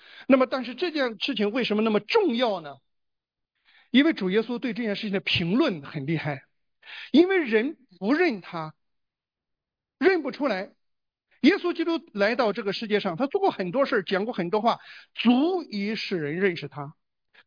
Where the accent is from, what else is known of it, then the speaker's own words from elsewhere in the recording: China; 用咱们大陆人比较容易懂的一句话